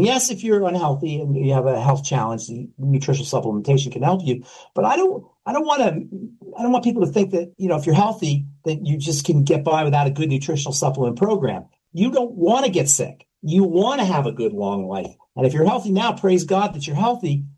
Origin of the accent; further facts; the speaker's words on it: Queens, New York, United States; Rita, my old stomping grounds, Queens. I'm from Queens.